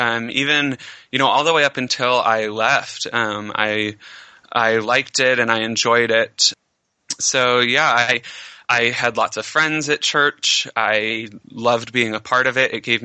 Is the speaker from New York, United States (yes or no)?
no; Midvale, Utah, United States; also born or lived in South Jordan; I grew up in Utah, Salt Lake City. Midvale. I don't really know where that is, but I grew up in Midvale, and then we moved to South Jordan